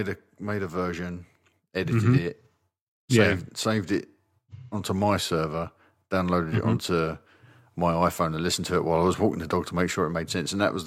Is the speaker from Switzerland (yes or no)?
no; United Kingdom; We're British. At the end of the day, we barely know what's going on.